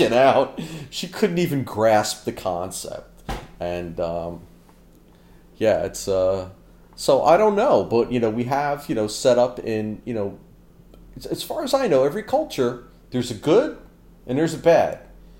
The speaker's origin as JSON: {"language": "English", "country": "United States", "said": "And one thing that, as an American citizen that I always loved"}